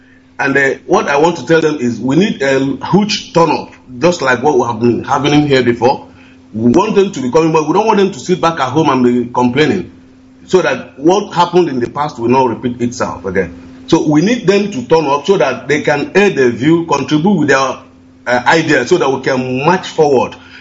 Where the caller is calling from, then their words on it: Dakar, Senegal; I'm calling from Dakar, Senegal.